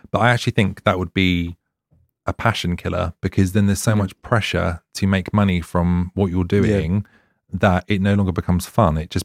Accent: East of England, United Kingdom; because I was involved in organizing a pride in my hometown.

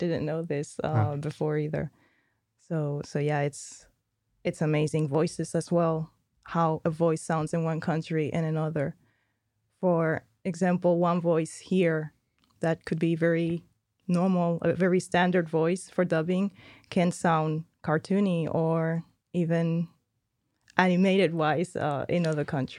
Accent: Spain; In Spain, for instance, I'm from Spain

